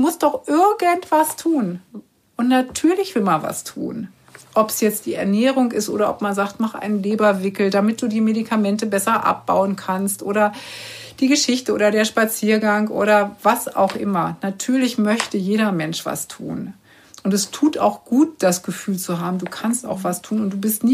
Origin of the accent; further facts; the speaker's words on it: Berlin, Germany; ich komme ja nur aus Berlin